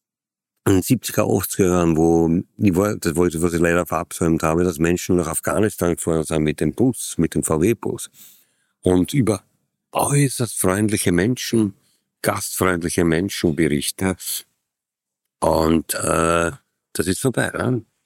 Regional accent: Austria; Und du bist als Österreicher schon was gewohnt, was Berge und so.

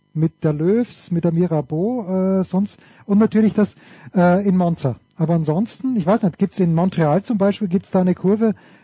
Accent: Austria; ich bin natürlich als Österreicher aufgewachsen

